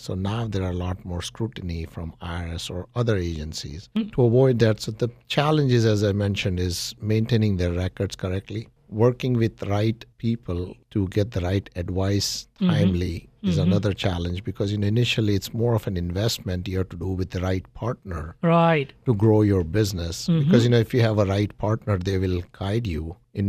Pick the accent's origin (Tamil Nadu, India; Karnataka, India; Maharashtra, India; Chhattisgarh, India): Maharashtra, India; Mumbai; moved away as an adult; now in United States; I'm from Mumbai, India. Mm-hmm. I came to U.S. in 1997.